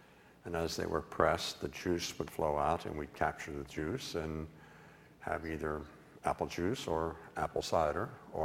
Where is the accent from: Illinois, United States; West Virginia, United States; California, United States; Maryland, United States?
West Virginia, United States; And down in where I grew up in West Virginia, we had lots and lots of apple orchards